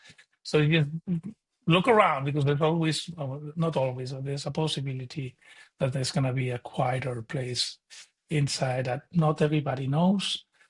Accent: Pamplona, Navarre, Spain; So they were pleased to learn that I was actually from Pamplona, and some people took pictures with me.

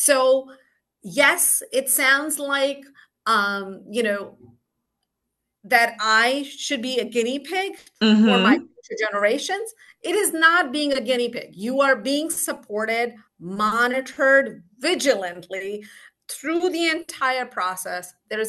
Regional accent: India; moved away; I grew up in India, so I had not studied American history

